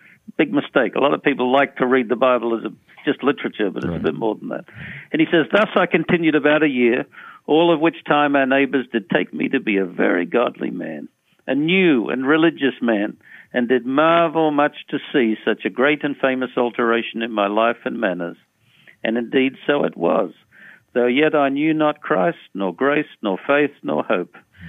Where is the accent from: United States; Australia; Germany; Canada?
Australia; As a young kid growing up in Australia, in my first couple of years in public school before my family moved closer